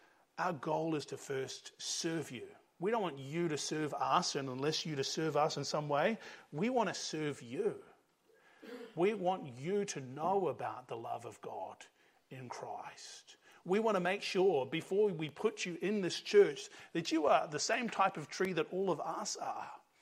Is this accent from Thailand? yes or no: no; New Zealand; What's been amazing to me as a New Zealander